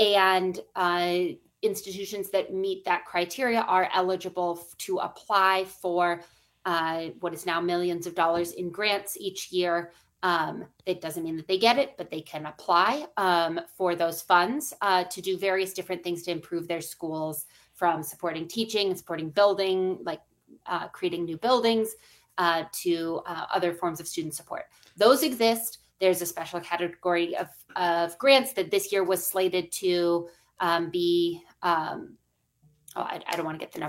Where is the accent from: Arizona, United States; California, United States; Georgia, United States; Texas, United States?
California, United States; Irvine; moved away; I grew up in Southern California in Irvine, and I my mom is from Wisconsin originally, and I came back here several years ago, and spent several years working at the Cap Times